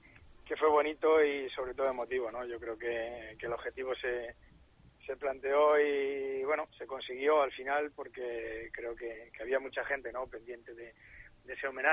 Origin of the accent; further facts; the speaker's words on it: Navarre, Spain; born there; also born or lived in Valladolid; yo me considero navarro, siempre he nacido allí, pero me considero un vallisoletano más de adopción y sobre todo, pues bueno, el recuerdo, mi familia, mis hijos de Valladolid, nacidos allí, son de allí y para mí Valladolid pues lo considero como mi casa